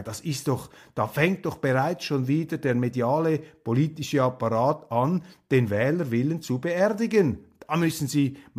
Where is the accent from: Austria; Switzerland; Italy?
Switzerland; Und man bewegt sich da als Schweizer in eine Konfliktzone, wo man vermutlich naturgemäß überfordert ist.